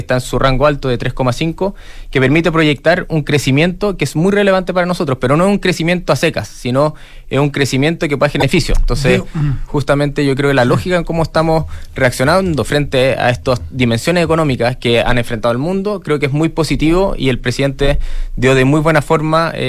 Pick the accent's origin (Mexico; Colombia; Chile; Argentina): Chile; como chilenos